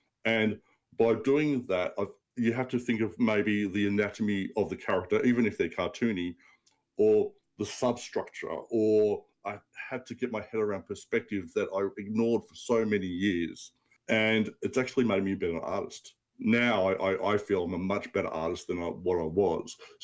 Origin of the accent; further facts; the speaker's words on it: Australia; because I'm Australian and I was working on a US property